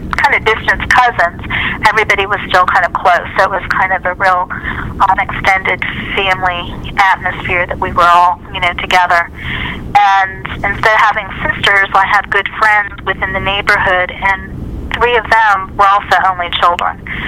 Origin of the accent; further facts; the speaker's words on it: Williamsport, Pennsylvania, United States; I was born and raised in Williamsport, and as I said, I was an only child, and my father was an electrician